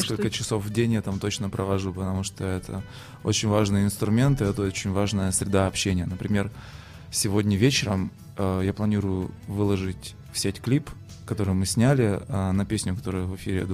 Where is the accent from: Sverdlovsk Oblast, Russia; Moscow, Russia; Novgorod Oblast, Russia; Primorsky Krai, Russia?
Sverdlovsk Oblast, Russia; Yekaterinburg; Я сам из Екатеринбурга, это моя земля.